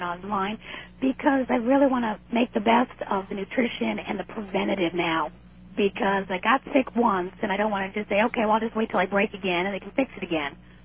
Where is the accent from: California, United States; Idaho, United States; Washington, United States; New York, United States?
New York, United States; New York City; when I was young, and then growing up in New York City, which I'm sure is very polluted.